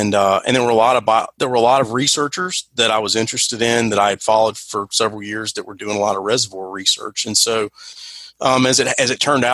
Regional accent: Raleigh, North Carolina, United States; So growing up, I grew up in Raleigh, North Carolina, surrounded by a couple of impoundments.

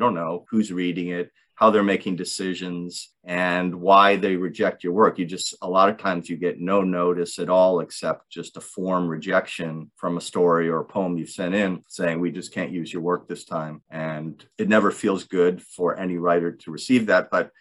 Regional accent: Florida, United States; also born or lived in Detroit, United States / Virginia / Mississippi / Louisiana; I was born in Detroit. My family moved to Florida when I was about 9, and I went to college in Virginia, Mississippi, Louisiana, and I spent a good amount of time in the South.

